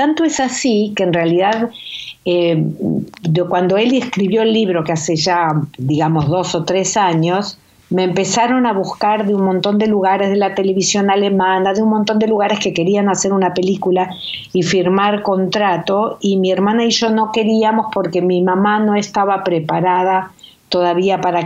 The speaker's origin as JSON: {"language": "Spanish", "region": "Buenos Aires", "country": "Argentina", "tie": "born there", "said": "Yo nací en Argentina, en Buenos Aires, hija de ambos padres sobrevivientes de Auschwitz, mi papá de Polonia, mi mamá de Hungría"}